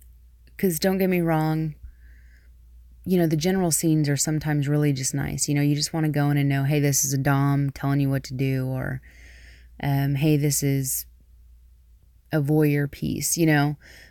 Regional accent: the South, United States; I grew up in the South, so our speech is peppered with babe, darling, sweetheart, all those sorts of things.

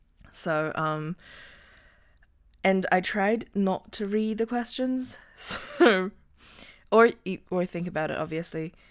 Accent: New Zealand; For those of you who don't know, I am from New Zealand.

